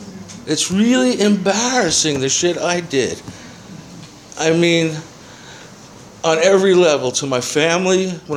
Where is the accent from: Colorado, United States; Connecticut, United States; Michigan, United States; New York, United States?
New York, United States; Yonkers; also born or lived in Bronx; So I was born in New York. Our families lived together. We moved from the Bronx to Yonkers